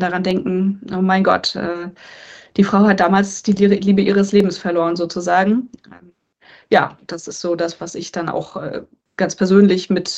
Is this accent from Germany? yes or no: yes; Güstrow, Mecklenburg-Vorpommern, Germany; mein Vater hat mich als kleines Mädel damals hier mit zum Speedway genommen in meiner Heimatstadt Güstrow